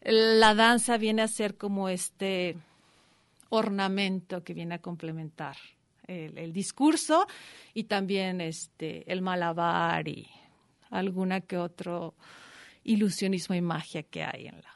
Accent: Nayarit, Mexico; en la zona de costa, yo soy de Nayarit

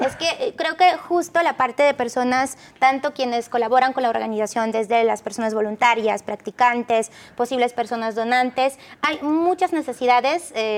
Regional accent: Poland; De Polonia.

